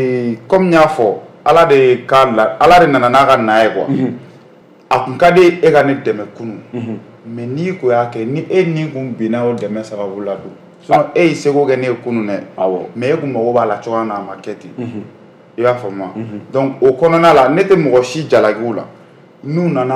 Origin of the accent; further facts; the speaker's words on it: Mali; Même moi, je suis malien